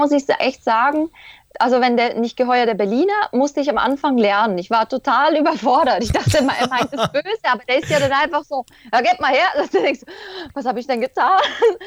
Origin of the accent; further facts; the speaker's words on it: Lachen, Schwyz, Switzerland; born there; ich bin geboren bin ich in Lachen. Das ist, da ist das Krankenhaus auch. Und Lachen ist der Ort, der eigentlich zu mir passt.